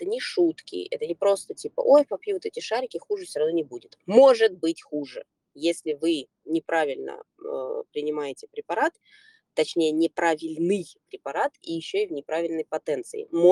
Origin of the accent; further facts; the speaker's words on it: United States; now in Russia; Раньше вот я росла в Соединенных Штатах